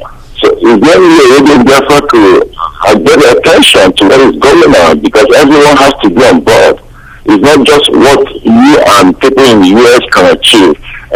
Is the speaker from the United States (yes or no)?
no; Biafra, Nigeria; I'm from Biafra.